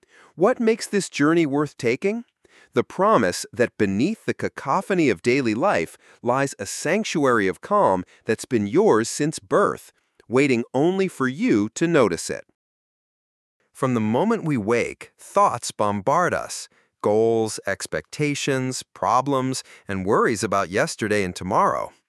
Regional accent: India; Growing up in India, I experienced magical fall days with crystal clear blue skies over the Himalayas.

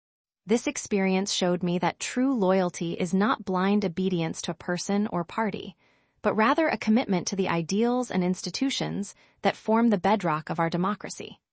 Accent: Yonkers, New York, United States; From my earliest days growing up in Yonkers, New York, I was taught the importance of integrity and standing up for what's right.

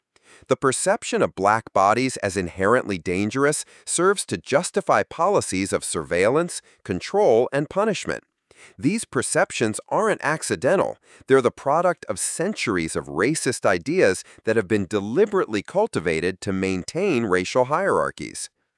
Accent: Queens, New York, United States; now in Virginia, United States; When I moved from Queens to Virginia, I initially looked down on Southern Black culture, judging their go-go music, fashion, and speech patterns against my Queens standards.

